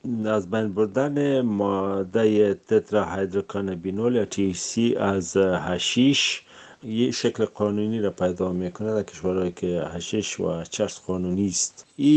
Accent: Afghanistan; ما از افغانستان اومدیم

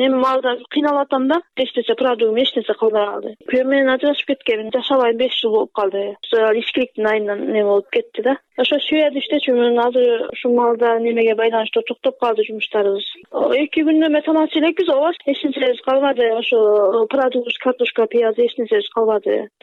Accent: Osh, Osh Region, Kyrgyzstan; Оштон болом, жалгыз бой энемин. 3 балам бар, Советский Арыштыйна коллективная 36-да турам, квартирада турам.

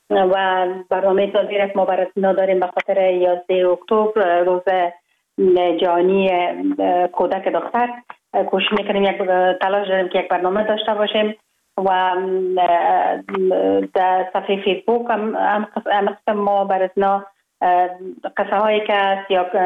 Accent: Kabul, Afghanistan; born or raised there

